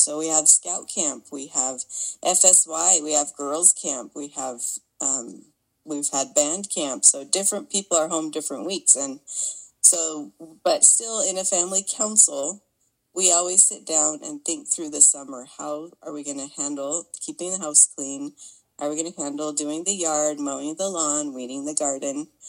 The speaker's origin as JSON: {"language": "English", "town": "Manti", "region": "Utah", "country": "United States", "said": "from Manti."}